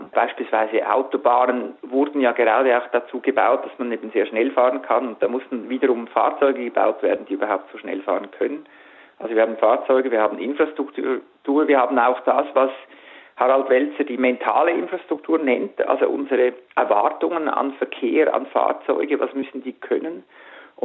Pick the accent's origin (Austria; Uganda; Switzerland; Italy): Switzerland; Aber ich bin Schweizer